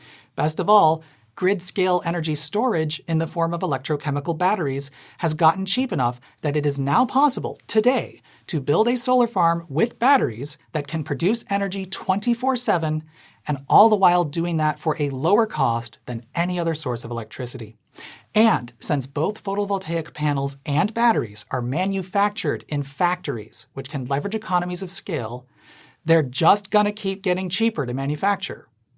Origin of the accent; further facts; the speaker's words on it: Illinois, United States; However, since I'm from Illinois, I think I'm qualified to explain why you probably don't need to worry too much about land use.